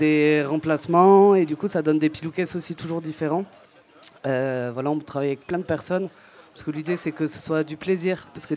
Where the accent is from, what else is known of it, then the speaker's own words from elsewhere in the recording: Occitanie, France; Alors, moi, je viens de Lozère.